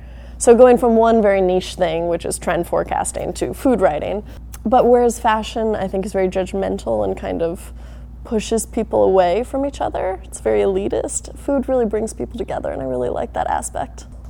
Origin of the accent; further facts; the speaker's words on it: New York City, New York, United States; born there; now in Los Angeles, United States; Okay, so I was born in New York City, and I got lead poisoning when I was 2 years old.